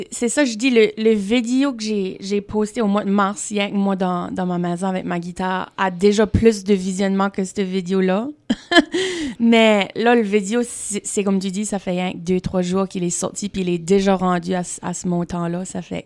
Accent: Chéticamp, Nova Scotia, Canada; on arrive là, puis on file qu'on est des superstars, rien que parce qu'on vient de Chéticamp.

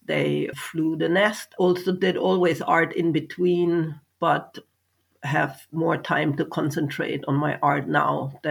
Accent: Germany; moved away as an adult; now in Canada; I was born in Germany in the Alps. I lived there till I was 21 years old and immigrated to Canada.

